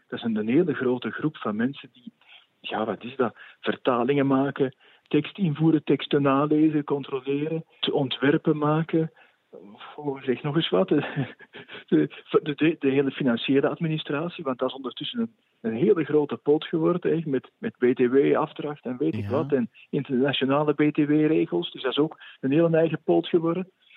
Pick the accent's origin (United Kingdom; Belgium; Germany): Belgium; Antwerp, Flanders; moved away as an adult; also born or lived in Den Bosch, Netherlands; ik ben geboren in Antwerpen, ben er ook naar school geweest. Ben na de middelbare school naar Bisdom Den Bosch gegaan voor de priesteropleiding met een grotere groep Vlamingen die daar ook al zaten.